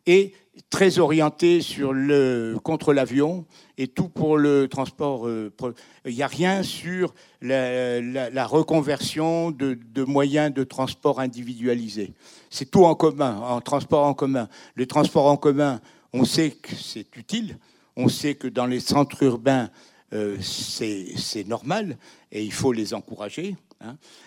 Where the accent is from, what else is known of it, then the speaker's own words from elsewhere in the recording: South-West France, France; moi, je suis du Sud-Ouest, et vous savez, il y a un dicton qui est dans le Sud-Ouest